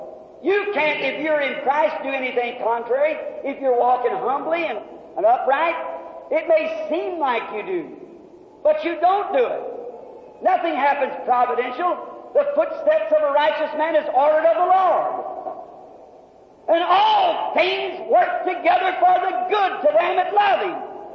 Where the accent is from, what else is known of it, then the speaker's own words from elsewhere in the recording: United States; I'm an American.